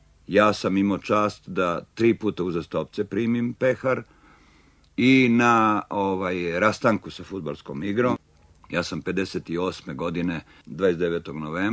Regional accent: Zemun, Belgrade, Serbia; Ja sam kao dečak iz Zemunovog grada dolazio na igralište Viteza i posmatrao te fudbalere.

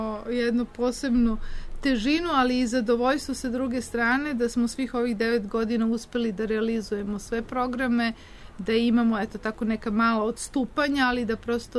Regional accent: Belgrade, Serbia; Ja sam Beograđanin.

